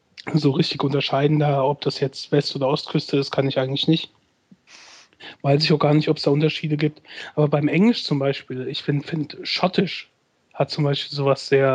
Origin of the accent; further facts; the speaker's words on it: Mainz, Rhineland-Palatinate, Germany; accent: Mainz dialect; Also ich muss sagen, ich finde meinen eigenen Dialekt, also hier so in Mainz, finde ich ganz gut.